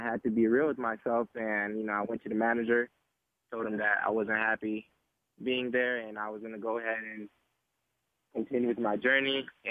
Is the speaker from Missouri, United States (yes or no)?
no; Naples, Florida, United States; also born or lived in Pompano Beach; I was actually born in Pompano Beach, Florida, but raised in Naples, Florida.